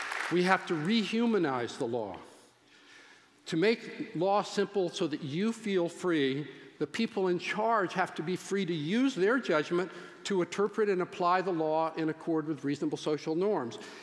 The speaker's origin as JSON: {"language": "English", "region": "the South", "country": "United States", "tie": "born or raised there", "said": "I grew up in the South and whiled away the summers fishing."}